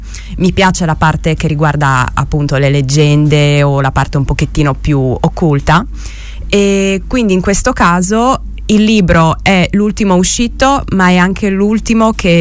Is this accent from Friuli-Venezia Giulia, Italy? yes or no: yes; Gemona, Friuli-Venezia Giulia, Italy; Sì, sono di Gemona.